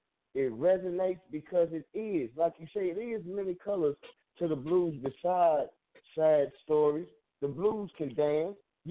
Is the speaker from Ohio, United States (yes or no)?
no; Memphis, Tennessee, United States; because I enjoy the blues, because I'm from Memphis, Tennessee.